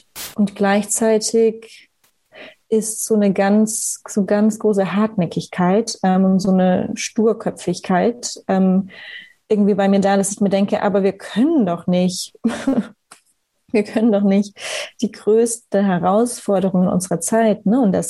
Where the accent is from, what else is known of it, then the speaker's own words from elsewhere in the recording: Bavaria, Germany; ganz kleinen Dorf, so mit 80 Einwohnern in der fränkischen Schweiz und in der größeren Gemeinde, wo ich aufgewachsen bin, irgendwie als junges Mädchen schon.